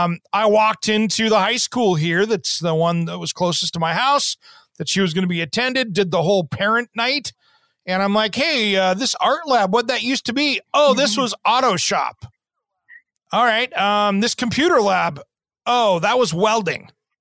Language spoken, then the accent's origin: English; Tri-Cities, Washington, United States; I grew up in Eastern Washington in the Tri-Cities, and we've got a radio station over there, KLNA, and they did a really good job.